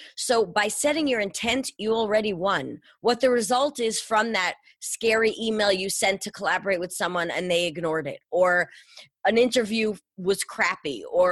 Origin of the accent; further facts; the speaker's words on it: New York, United States; You know, I'm a New Yorker. I'm a little Jewish girl.